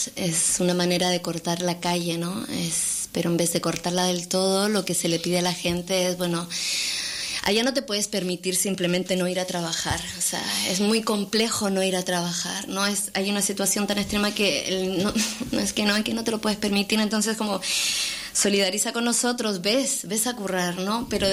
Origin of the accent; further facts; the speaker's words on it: Valparaíso, Chile; moved away; Yo soy de Valparaíso y estaba completamente destruido, militarizado